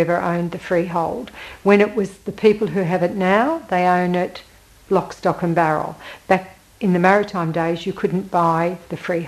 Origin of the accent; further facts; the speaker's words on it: Cessnock, New South Wales, Australia; born there; also born or lived in Millers Point, Australia; Even though I was born in Cessnock, and Cessnock is Cessnock, to me, Millers Point is probably where I feel more at one with. That's my home.